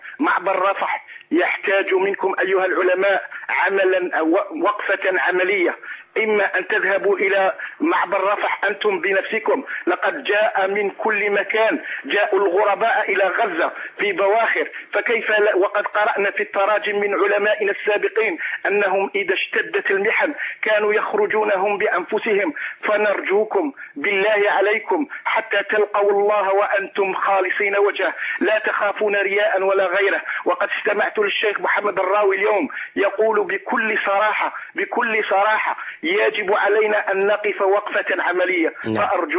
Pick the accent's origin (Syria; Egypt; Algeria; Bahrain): Algeria; من الجزائر.